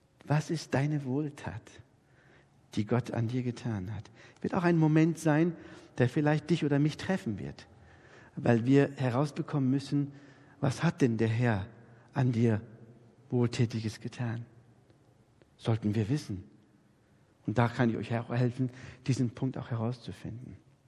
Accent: Northern Germany, Germany; also born or lived in Bavaria; ich bin ja eigentlich ein Türke, der eigentlich in Norddeutschland als Preuße aufgewachsen ist, ein preußischer Türke, der in Bayern gelebt hat, in der Schweiz arbeitet.

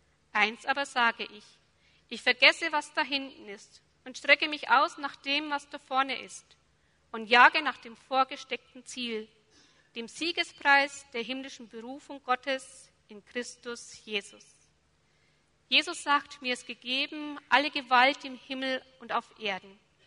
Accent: Gundelsheim, Germany; born there; Eine Woche drauf hatte ich einen Vortrag in Gundelsheim, wo ich geboren bin.

